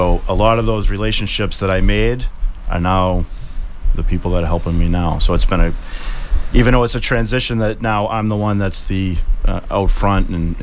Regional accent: Weymouth, Massachusetts, United States; I grew up in North Weymouth, which obviously is on one side of the town, and I currently live in South Weymouth raising my children.

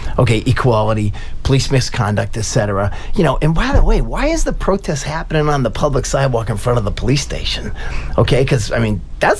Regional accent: Brockton, Massachusetts, United States; I grew up in Brockton.

